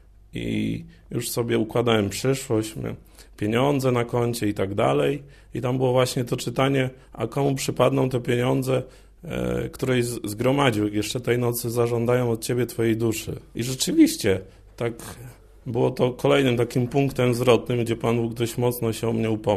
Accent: Ostrów Wielkopolski, Greater Poland Voivodeship, Poland; pochodzę z Ostrowa Wielkopolskiego, a więc z południowej Wielkopolski. Jestem spoza diecezji, czy nawet spoza województwa.

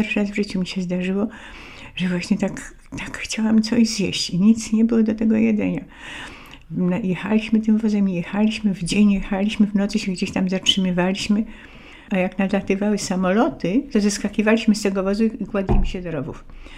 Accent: Poznań, Greater Poland Voivodeship, Poland; born there; No więc ja się urodziłam w Poznaniu, w rodzinie inteligenckiej.

